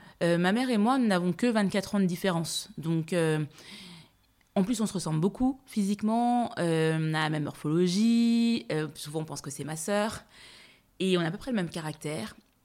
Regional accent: Strasbourg, Grand Est, France; born there; je suis née en 1989 à Strasbourg, fin des années 80, dans un milieu, dans une cité qui, certes très heureuse, mais dans une enfance assez... dans un environnement, pardon, assez modeste.

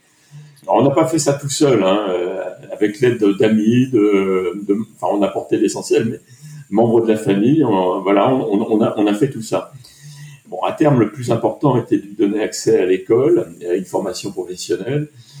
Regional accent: Nantes, Pays de la Loire, France; j'ai 65 ans, je suis nantais.

